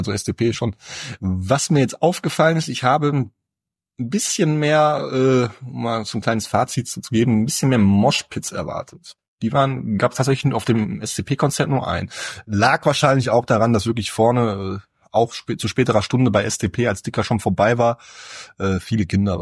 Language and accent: German; North Rhine-Westphalia, Germany; ich komme mal aus dem NRW